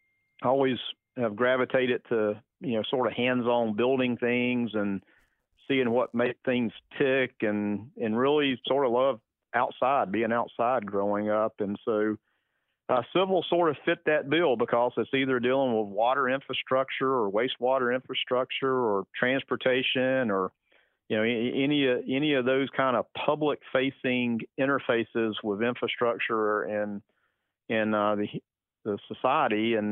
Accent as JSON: {"language": "English", "town": "Lavonia", "region": "Georgia", "country": "United States", "tie": "born or raised there", "said": "I grew up in Livonia, Georgia, up I-85, right at the South Carolina border. And in fact, I grew up right off the last exit right when you leave Georgia"}